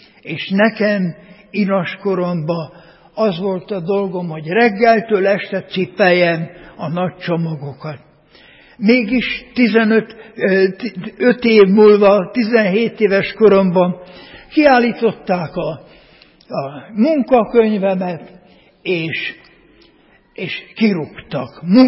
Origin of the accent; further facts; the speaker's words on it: Novi Itebej, Vojvodina, Serbia; mindig beteges, kákabélű gyerek voltam, úgyhogy a szülőfalumban, Magyar Itebén akkor még őszinték voltak az emberek